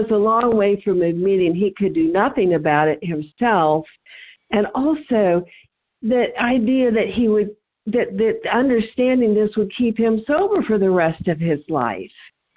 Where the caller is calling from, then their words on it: Tennessee, United States; Yes, I'm calling from Tennessee, and I appreciate everybody that has shared and everybody that has contributed to this meeting.